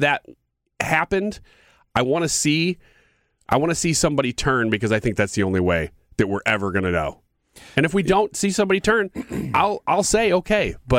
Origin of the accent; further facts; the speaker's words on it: Illinois, United States; Well, Roy, I'm from Illinois, the show me state, and I need to see it.